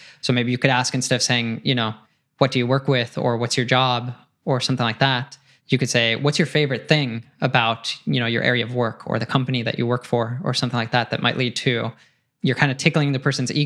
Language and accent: English; Brazil; I'm from Brazil, and like something really special that you have to try if you come here is eating açaí.